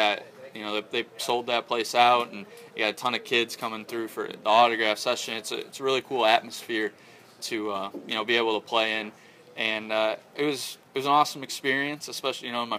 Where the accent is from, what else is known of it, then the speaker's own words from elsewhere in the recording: Chicago, Illinois, United States; I've never been to New York before. I'm originally from Chicago